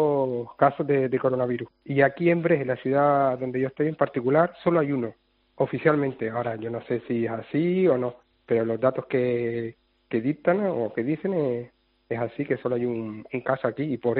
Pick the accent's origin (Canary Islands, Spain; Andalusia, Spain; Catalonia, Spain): Canary Islands, Spain; now in Belarus; yo soy de Gran Canaria